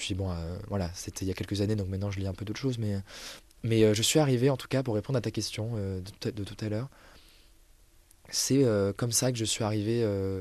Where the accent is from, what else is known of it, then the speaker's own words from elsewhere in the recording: Marseille, Provence-Alpes-Côte d'Azur, France; on comprend que j'ai grandi à Marseille